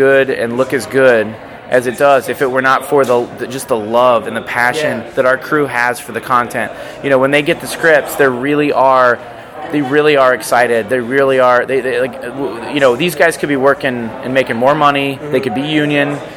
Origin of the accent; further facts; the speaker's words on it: Manteca, California, United States; also born or lived in Florida; But I grew up in a town called Manteca.